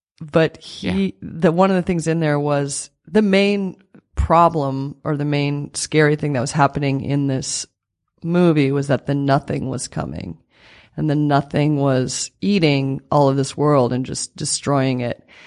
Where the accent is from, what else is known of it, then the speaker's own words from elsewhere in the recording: South Dakota, United States; Like I'm obsessed with the void, you know, growing up in South Dakota is very empty.